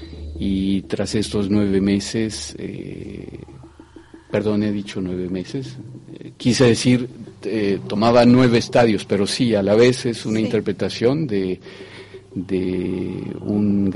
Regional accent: Mexico; Como mexicano, pues tengo fundamentalmente un concepto muy especial de la muerte

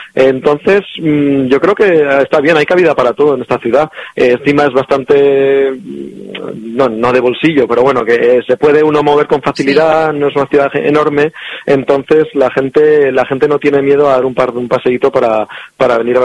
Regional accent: Spain; como mi socio es francés, yo soy, bueno, español, pero está bastante fuera y tal

